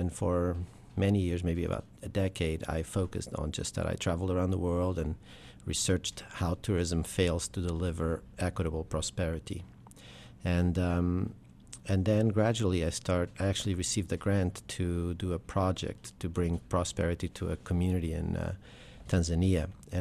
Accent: Portugal; now in United States; And honestly, I go to Portugal quite a bit. I spend about a month every year in my hometown.

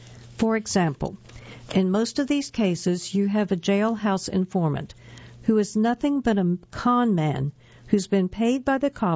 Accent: Mississippi, United States; And I'm from Mississippi. We elect every judge down there, and most states do that.

